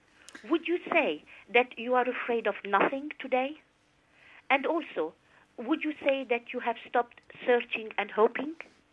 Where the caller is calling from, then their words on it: Cairo, Cairo Governorate, Egypt; English is a second language; from Cairo, and thank you for taking my question.